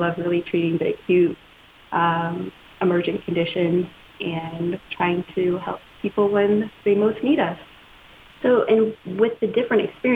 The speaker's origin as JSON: {"language": "English", "town": "Kansas City", "region": "Missouri", "country": "United States", "tie": "born or raised there", "lives_now": "California, United States", "said": "I have. I grew up in Kansas City. I went to med school at UMKC, and then I went to residency at St. Louis University Hospital."}